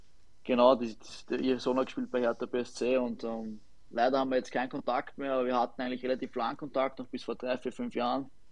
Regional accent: Vienna, Austria; Und ich als Wiener, Wien aufgewachsen, definitiv Rapid.

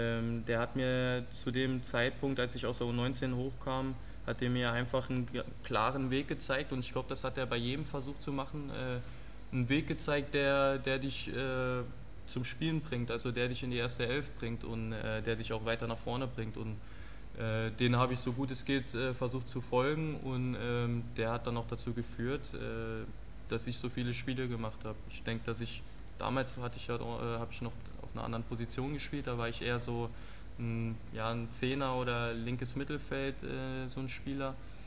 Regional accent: Riegelsberg, Saarland, Germany; angefangen habe ich in Riegelsberg, beim 1. FC Riegelsberg im kleinen Saarland, in meiner Heimat, in meinem Heimatort

